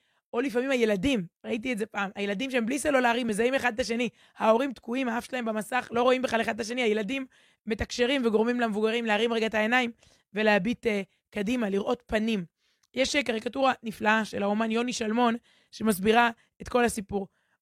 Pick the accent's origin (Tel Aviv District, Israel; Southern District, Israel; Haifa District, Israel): Tel Aviv District, Israel; Ramat HaSharon; אני נולדתי ברמת השרון, גדלתי שם